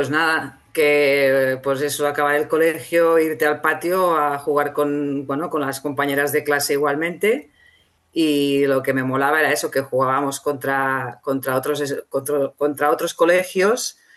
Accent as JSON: {"language": "Spanish", "region": "Catalonia", "country": "Spain", "said": "O sea, yo también soy catalana y también soy de la peseta"}